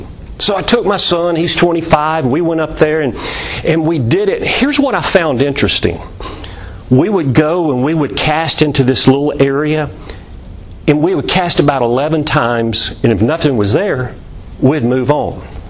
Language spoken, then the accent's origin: English; Alabama, United States; also born or lived in Florida; And I am from Alabama. I've lived in Florida, never lived in North Carolina.